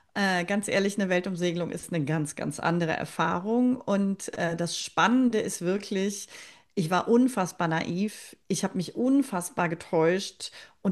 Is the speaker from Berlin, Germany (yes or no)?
no; Leverkusen, North Rhine-Westphalia, Germany; Jetzt bin ich geboren und aufgewachsen in Leverkusen.